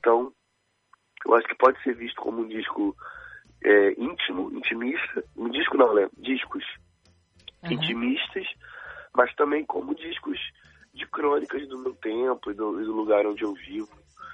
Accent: Rio de Janeiro, Brazil; Eu sou do Rio de Janeiro, né?

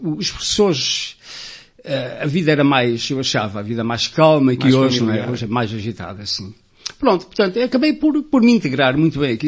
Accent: Norte, Portugal; Eu sou transmontano, não é? Nasci em Trás-Montes.

